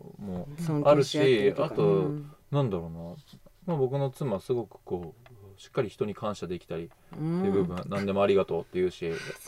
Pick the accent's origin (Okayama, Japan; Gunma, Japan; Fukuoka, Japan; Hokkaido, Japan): Gunma, Japan; だから僕は地元の群馬に建てたいです。